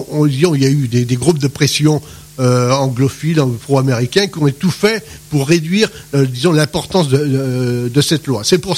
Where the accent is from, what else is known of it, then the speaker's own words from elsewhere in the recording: Appilly, Hauts-de-France, France; puisque je suis originaire d'Appilly.